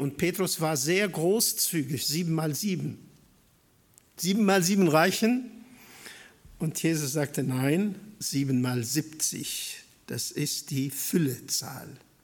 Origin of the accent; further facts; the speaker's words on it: Syria; German is a second language; now in Germany; Ich komme ursprünglich aus Syrien und wir beide leben hier als Ausländer im Schwabenland.